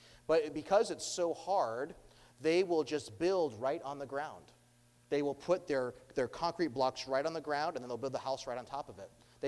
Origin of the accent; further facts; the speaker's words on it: Ohio, United States; we came from Ohio, so different culture coming from Ohio to Georgia, different climate, different everything.